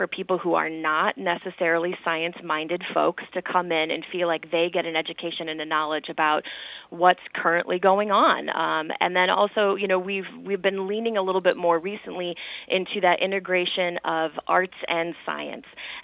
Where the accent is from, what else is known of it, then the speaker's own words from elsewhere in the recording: South Dakota, United States; We are both from South Dakota originally, so we're both a little bit out of our element